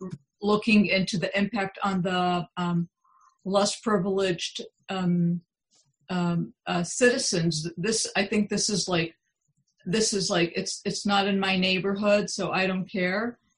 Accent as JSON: {"language": "English", "town": "Pittsburgh", "region": "Pennsylvania", "country": "United States", "said": "And I'm from Pittsburgh, Pennsylvania."}